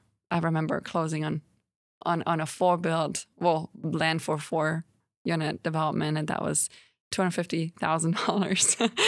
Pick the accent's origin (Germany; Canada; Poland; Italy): Germany; also born or lived in China / New York City; now in Nashville, United States; And so I'm from Germany. Family still lives over there. But I've traveled a whole lot. I lived partially in China, you know, Europe and New York City. I came back to Nashville.